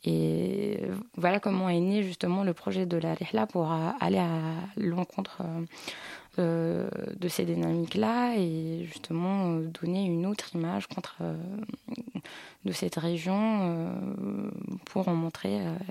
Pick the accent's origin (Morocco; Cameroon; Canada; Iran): Morocco; moved away as an adult; now in France; Aujourd'hui, j'ai presque 23 ans et j'ai grandi au Maroc jusqu'à et j'ai débarqué en France après avoir eu mon bac pour mes classes préparatoires à Lille, donc au nord.